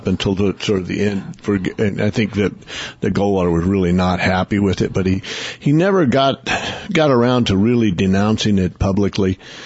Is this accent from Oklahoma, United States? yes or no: yes; Oklahoma, United States; when I was growing up in Oklahoma